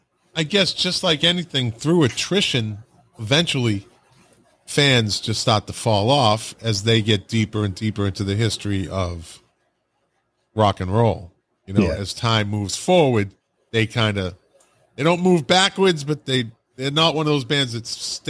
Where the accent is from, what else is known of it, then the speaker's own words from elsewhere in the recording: Boston, Massachusetts, United States; Growing up in Boston, I mean that is